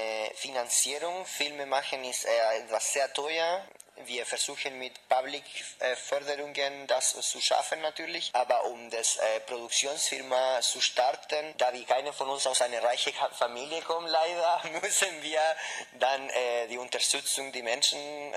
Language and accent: German; Tübingen, Baden-Württemberg, Germany; Weil ich bin aus Tübingen.